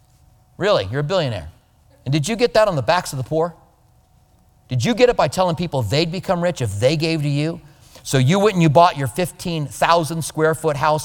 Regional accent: Albuquerque, New Mexico, United States; I grew up in Albuquerque. Albuquerque has a great climate for cherries and apples. And we walked to school a mile in the snow both ways.

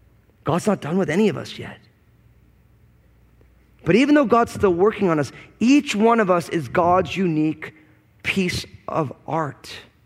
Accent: Washington, United States; now in Tucson, United States; I'm a pastor from the People's Republic of Washington State, but I'm pastoring, I came and teach over at Calvary Tucson.

